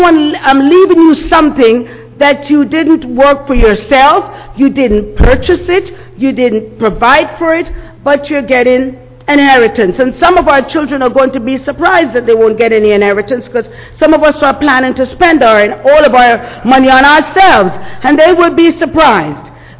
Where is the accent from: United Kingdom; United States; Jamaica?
Jamaica; when I grew up in Jamaica